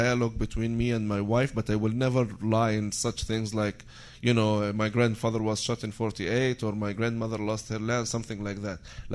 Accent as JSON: {"language": "English", "town": "Tira", "region": "Central District", "country": "Israel", "tie": "born or raised there", "said": "I grew up in Tira and I was sent to a Jewish boarding school."}